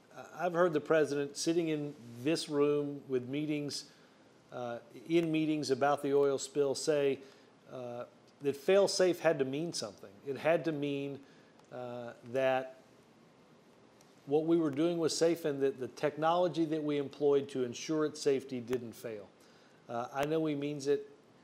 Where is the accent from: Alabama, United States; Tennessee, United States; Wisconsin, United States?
Alabama, United States; I was raised in Alabama.